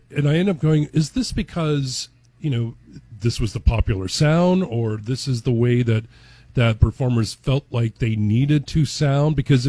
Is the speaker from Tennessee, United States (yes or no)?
yes; Tennessee, United States; I grew up outside Nashville, so … you know, everyone loved